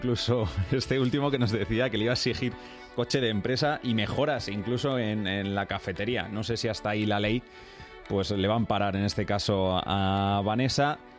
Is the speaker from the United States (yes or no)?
no; Madrid, Community of Madrid, Spain